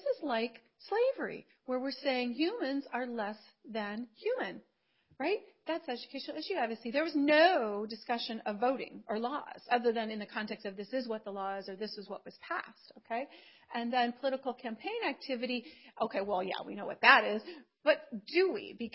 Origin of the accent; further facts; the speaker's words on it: Chicago, Illinois, United States; Christian Legal Society in my hometown, Chicago